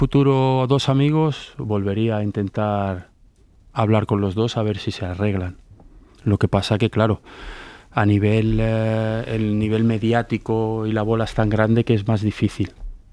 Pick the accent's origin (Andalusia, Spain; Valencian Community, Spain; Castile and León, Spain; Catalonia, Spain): Catalonia, Spain; Terrassa; de Tarrasa, de donde yo soy